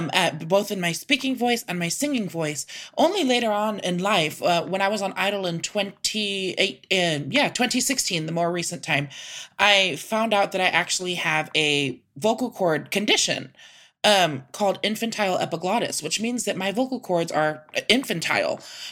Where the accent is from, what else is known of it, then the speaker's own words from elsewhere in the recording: San Antonio, Texas, United States; Yeah, that's where I'm born and raised. And that was the first Pride I was ever invited